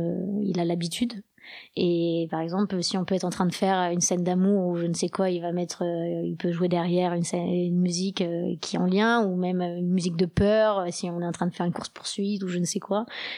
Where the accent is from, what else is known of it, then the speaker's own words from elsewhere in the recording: France; excusez-nous, mais on est de France, on connaît pas, par exemple.